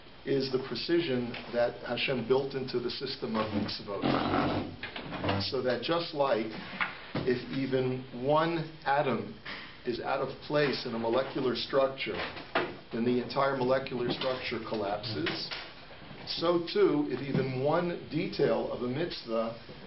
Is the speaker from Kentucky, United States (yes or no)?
no; California, United States; because I'm from California